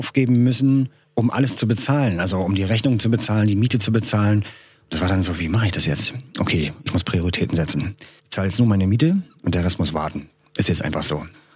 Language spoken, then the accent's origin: German; Berlin, Germany; Wir kommen beide aus Mitte, wir sind ja zusammen aufgewachsen, in derselben Straße in Berlin